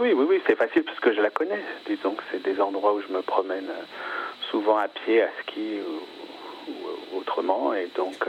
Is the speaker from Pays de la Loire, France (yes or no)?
no; Paris, Île-de-France, France; Je suis né ici, non, moi je suis un Parisien.